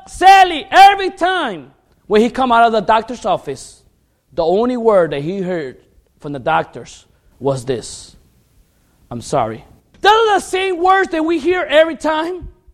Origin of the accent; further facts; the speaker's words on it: Chicago, Illinois, United States; I'm from Chicago. In our city of Chicago, and sadly, this past year, we got a bad murder rate.